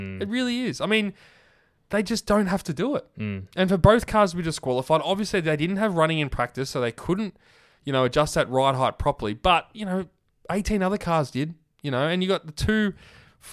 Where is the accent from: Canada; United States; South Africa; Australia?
Australia; As an Australian, we can complain about the favoritism and stuff